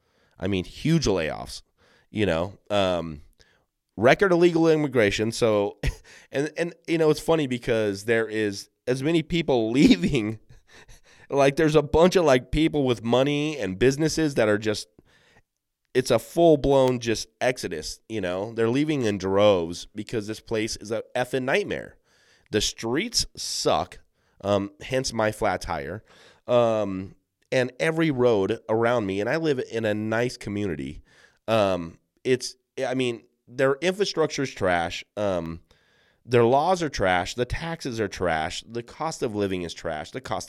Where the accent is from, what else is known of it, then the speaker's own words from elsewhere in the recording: California, United States; But it just sucks that this is happening to my home state. It's rough.